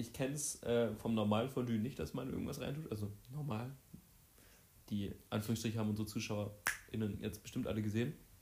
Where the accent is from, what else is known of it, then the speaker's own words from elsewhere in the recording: Mönchengladbach, North Rhine-Westphalia, Germany; Ich komme aus Mönchengladbach.